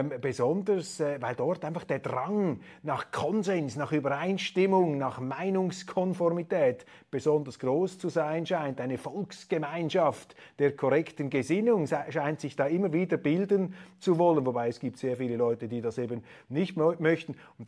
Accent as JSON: {"language": "German", "country": "Switzerland", "said": "also das ist für mich jetzt als Schweizer nicht mehr ersichtlich."}